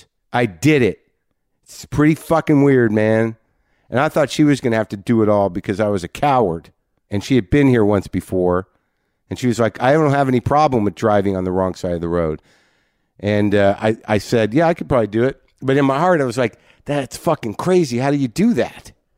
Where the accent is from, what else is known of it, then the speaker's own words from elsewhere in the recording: United States; that's me being an American and not very polite.